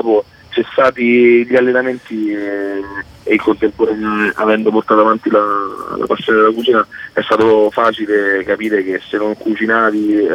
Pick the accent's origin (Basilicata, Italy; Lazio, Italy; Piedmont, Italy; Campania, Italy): Lazio, Italy; Frascati; Sì, sono di Frascati, sto appoggiato là.